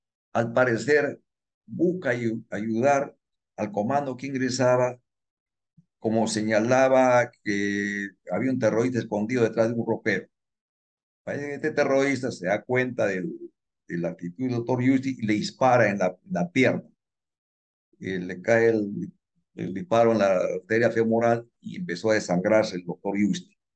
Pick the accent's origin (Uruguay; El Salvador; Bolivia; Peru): Peru; Arequipa; De Arequipa. Soy de Arequipa.